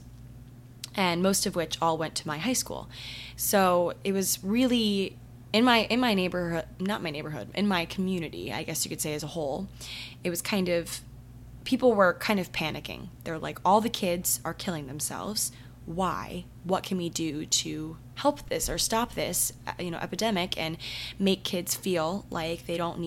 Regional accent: Maryland, United States; so my town, my hometown in Maryland, was kind of known, honestly, for like the whole premise of this episode, for just being ridiculously productive

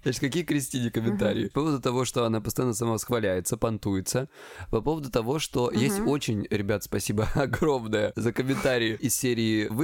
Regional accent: Krasnodar Krai, Russia; мне 36 лет уже целый один день. Я психолог, я мужик, я лысый и я с Кубани.

